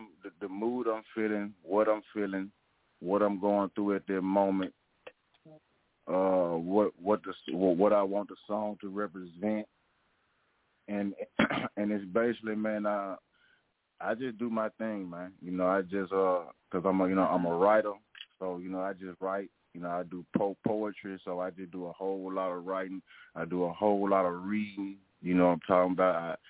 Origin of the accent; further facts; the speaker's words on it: Memphis, Tennessee, United States; I grew up in South Memphis, you know, one of the gutterest parts in Memphis, even though Memphis got a lot of gutter parts, but I'm from South Memphis, Riverside.